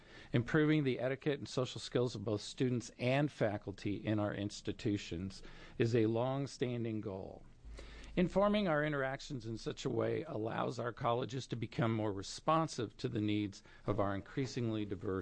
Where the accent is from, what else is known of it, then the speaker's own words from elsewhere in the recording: Oregon, United States; I am from East Multnomah County, District 49.